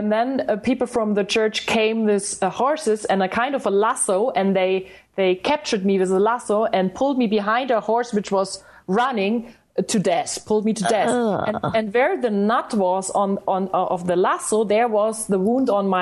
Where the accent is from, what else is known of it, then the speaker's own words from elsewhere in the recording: Germany; English is a second language; Now, I have a funny accent too, because I'm a German girl and I'm speaking English.